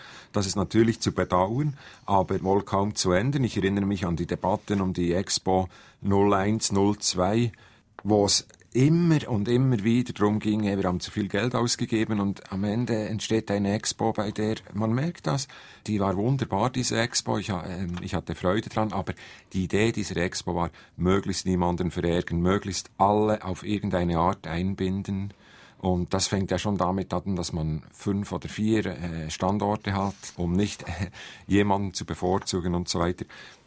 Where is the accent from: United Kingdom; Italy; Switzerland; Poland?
Switzerland; ich bin auch gerne Schweizer, ich schäme mich zuweilen meines Schweizerseins, zuweilen nicht, aber ich meine, ich bin Schweizer und nichts anderes